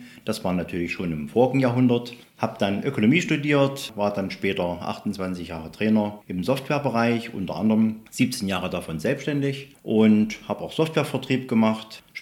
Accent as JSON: {"language": "German", "region": "Saxony-Anhalt", "country": "Germany", "said": "Ich komme jetzt aus der Saale-Unstrut-Region"}